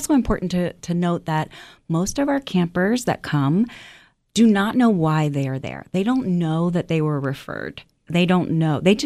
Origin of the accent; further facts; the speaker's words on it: Maryland, United States; now in Florida, United States; I now live in Florida, but I was from Maryland.